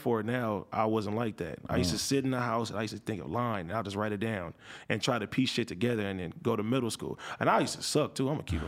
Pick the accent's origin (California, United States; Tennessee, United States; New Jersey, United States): California, United States; Los Angeles; They don't know what it's like to be a boy growing up in South Central.